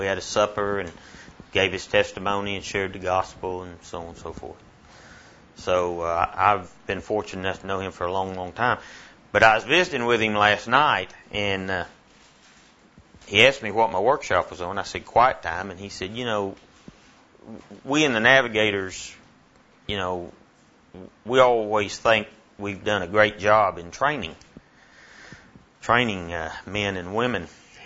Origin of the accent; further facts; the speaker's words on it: Frederick, Oklahoma, United States; I'm from Frederick, Oklahoma. I'm a farmer over there.